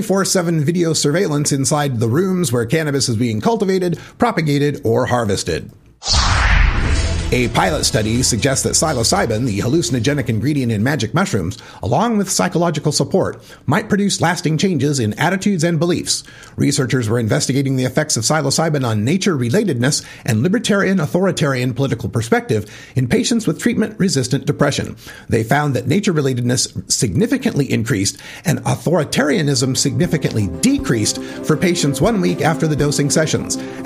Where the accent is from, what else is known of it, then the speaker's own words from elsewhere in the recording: Idaho, United States; Well, look, folks, I was born and raised in Idaho, and we had an old saying about our state when I lived there.